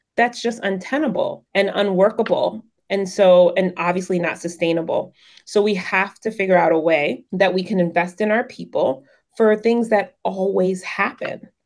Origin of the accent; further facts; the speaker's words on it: Florida, United States; moved away as an adult; now in Michigan, United States; I met my husband on a minimum wage campaign in Florida, my home state, and he convinced me to move to this place that is not always very warm.